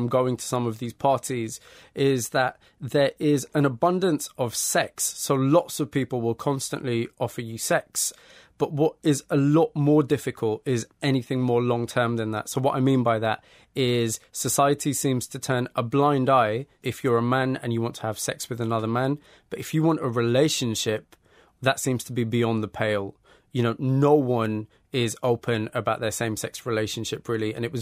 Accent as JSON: {"language": "English", "country": "United Kingdom", "said": "I mean, I'm from a Pakistani background, so I'm second-generation British-Pakistani."}